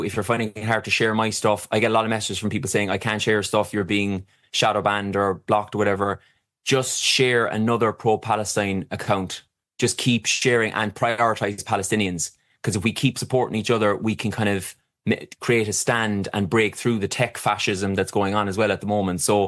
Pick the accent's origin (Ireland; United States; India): Ireland; So I would traditionally vote for Sinn Féin because I'm an Irish Republican.